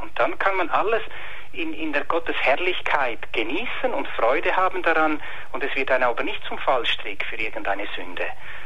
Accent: Switzerland; Für mich als Schweizer ein bisschen schwierig, Ihren Dialekt zu verstehen.

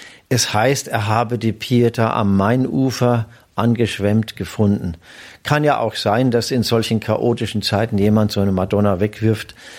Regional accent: Bad Königshofen, Bavaria, Germany; aus Bad Königshofen, wo ich herstamme.

